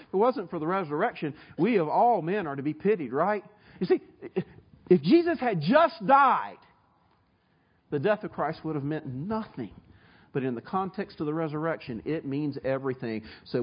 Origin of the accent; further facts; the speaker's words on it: the South, United States; where am I from? Swaller, I'm from the South. It's the smoke. The funny thing is, I want to tell you, that's how my people talk.